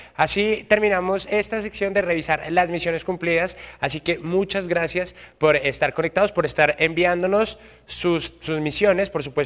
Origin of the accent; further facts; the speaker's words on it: Colombia; todos los colombianos gozamos de una diversidad tremenda